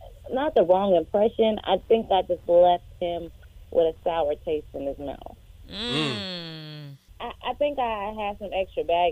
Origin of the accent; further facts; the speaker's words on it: Chicago, Illinois, United States; moved away as an adult; now in Atlanta, United States; I'm originally from Chicago, but I just moved down here to Atlanta.